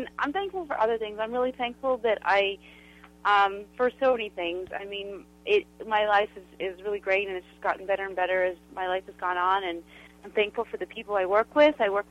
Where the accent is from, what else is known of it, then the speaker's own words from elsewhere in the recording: Canada; now in New York City, United States; Well, I'm from Canada, and I wrote that song.